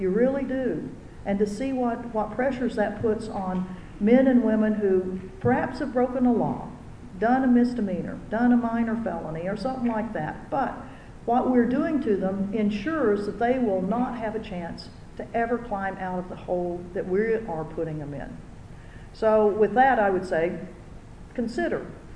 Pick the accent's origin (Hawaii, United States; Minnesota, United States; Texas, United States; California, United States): Hawaii, United States; I come from Hawaii, and we ship all sorts of prisoners to private prisons on the mainland